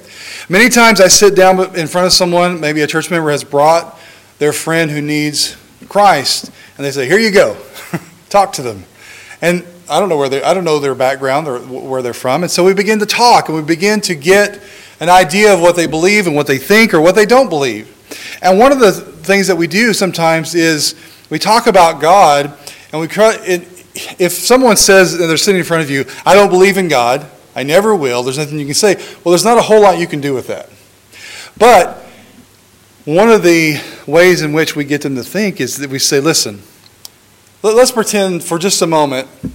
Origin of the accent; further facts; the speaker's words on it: United States; I am an American, and so sometimes I say the wrong words.